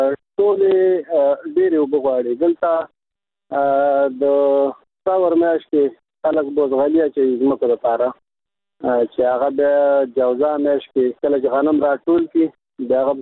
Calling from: Kunduz, Afghanistan; زه د کندز ولایت اوسیدونکی یم.

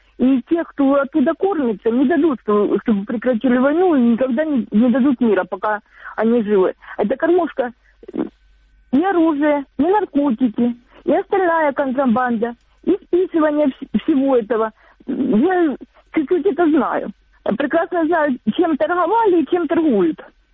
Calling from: Sloviansk, Donetsk Oblast, Ukraine; Здравствуйте. Сославянска.

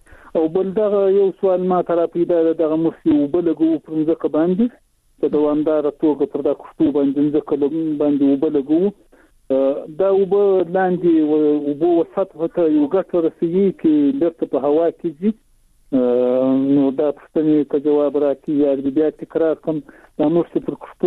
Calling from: Shahjoy, Zabul, Afghanistan; د زابل ولایت شاجیل ولسوالي

